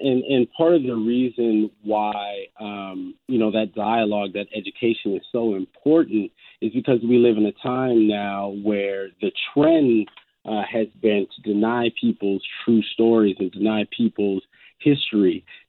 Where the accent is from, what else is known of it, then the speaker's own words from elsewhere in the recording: Minneapolis, Minnesota, United States; I'm from Minneapolis originally, and I have family and friends that are very dear to me there.